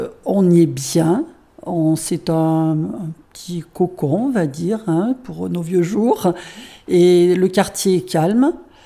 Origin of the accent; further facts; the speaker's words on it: Fontaine, France; je suis née 5 rue de Paris à Fontaine et j'ai 63 ans et j'ai quitté Fontaine 7 ans dans toute ma vie. Voilà, j'y suis revenue il y a bon nombre d'années.